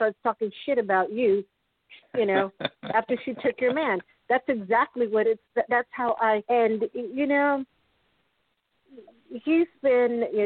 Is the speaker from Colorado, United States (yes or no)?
no; New Mexico, United States; I was like, hey, man, I'm from New Mexico.